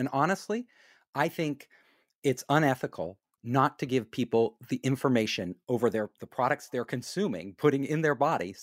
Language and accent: English; Davis, California, United States; I grew up in Davis, California, and they've been doing it, since the Flavor Saver tomato.